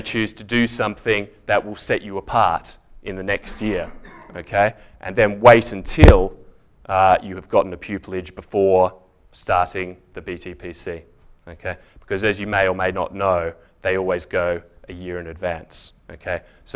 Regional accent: Sydney, New South Wales, Australia; moved away as an adult; you'll see that my accent is rounding a little bit since I've been at the bar, but I'm from Sydney originally. And I came over to do the BCL at University College

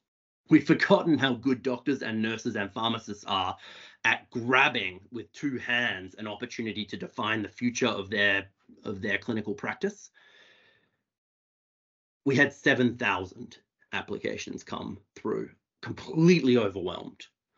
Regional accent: Australia; accent: Australian; I apologize for my Australian accent.

